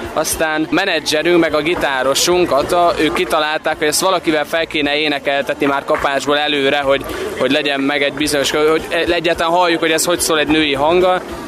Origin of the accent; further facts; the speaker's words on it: Gheorgheni, Harghita, Romania; ami is kisváros, ahonnan jövünk, Gyergyószent Miklós